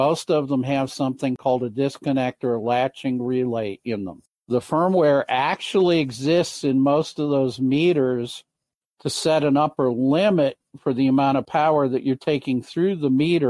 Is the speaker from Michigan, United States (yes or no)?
yes; Michigan, United States; So in Michigan, my home state